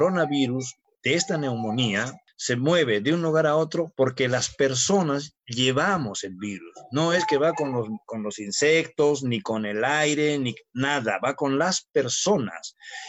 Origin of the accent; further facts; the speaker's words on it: Peru; querrámonos como peruanos